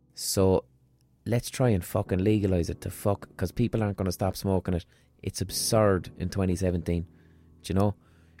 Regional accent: Limerick, County Limerick, Ireland; I love Limerick with all my heart and soul. I'm from Limerick. I want to live here for the rest of my life.

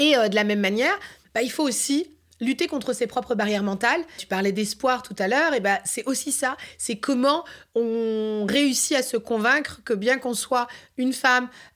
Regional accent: France; en tant que Français et Française, on a de la chance

